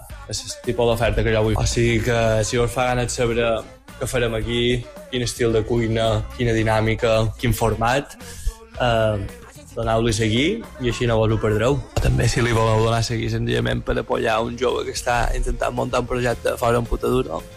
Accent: Montuïri, Balearic Islands, Spain; Som de Montuïri, som cuiner.

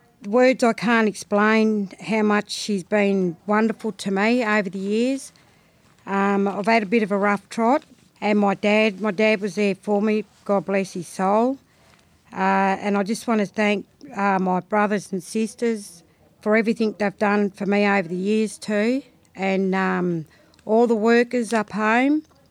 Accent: Echuca, Victoria, Australia; I'm from Echuca, Yorta Yorta.

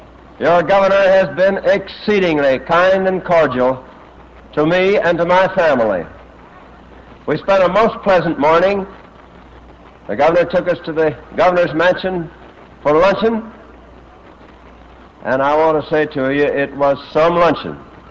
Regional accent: Independence, Missouri, United States; Now, when I go to my hometown in Independence

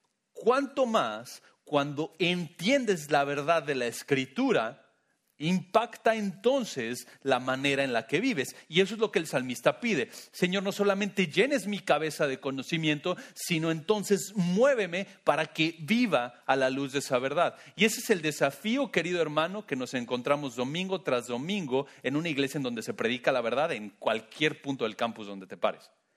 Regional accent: Mexico; yo pensé, pues, yo también soy mexicano, ¿no?

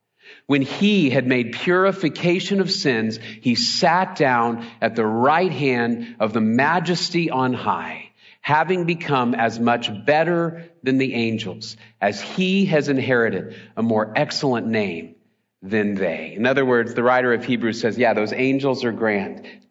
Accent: Dallas, Texas, United States; They were the first mountains that I ever really experienced because, again, I grew up in Dallas. There's not any mountains in the Dallas area.

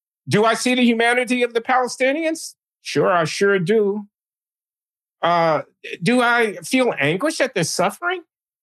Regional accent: United States; I'm an American, and it's not necessary for me to help you do it.

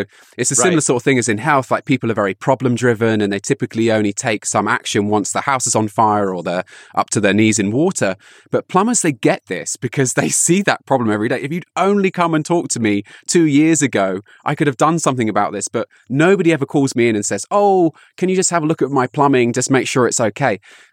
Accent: United Kingdom; being British, they think I've got mad cow disease

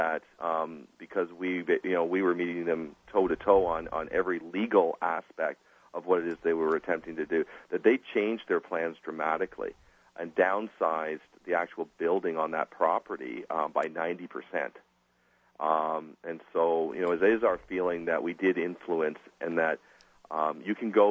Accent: Canada; And I'm a Canadian, so I had to become a quick study on New York and federal preservation law

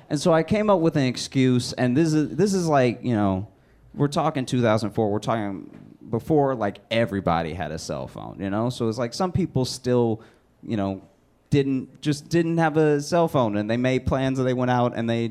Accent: Alexandria, Louisiana, United States; And I grew up in Alexandria, Louisiana, which if you've never been there, don't know what it is, you're doing fine.

